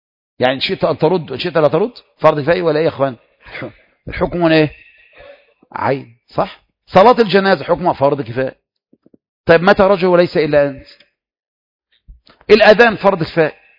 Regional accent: Egypt; ده احنا مصريين

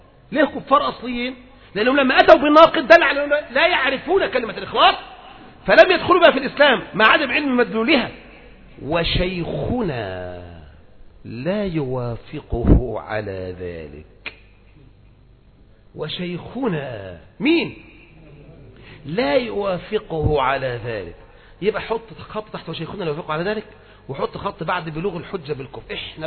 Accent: Egypt; طب ما احنا عندنا في مصر كده

